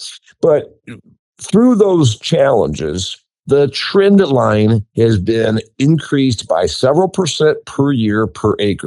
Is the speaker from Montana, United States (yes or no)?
no; Indiana, United States; And I'm from Indiana. Obviously, we grow corn. You know, it's the Eastern Corn Belt.